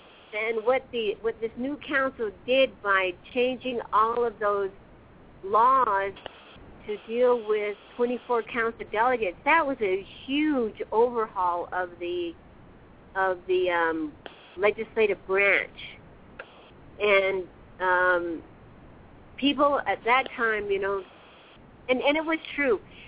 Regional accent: Navajo Nation, United States; I mean, when people say, where are you from, when I'm traveling around, I say, you know, the Navajo Nation. I'm Diné.

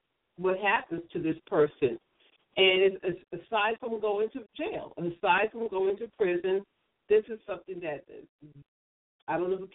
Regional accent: New York, United States; Liken it to myself when I was growing up in New York in the public schools. I love my public schools

